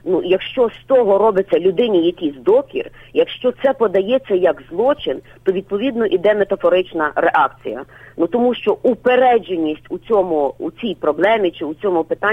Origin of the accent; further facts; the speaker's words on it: Lviv, Lviv Oblast, Ukraine; я корінна львів'янка, зауважу